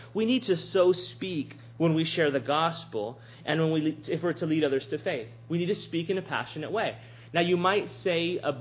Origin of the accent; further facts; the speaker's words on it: Robstown, Texas, United States; Joe Cotton's Barbecue in my hometown of Robstown, Texas.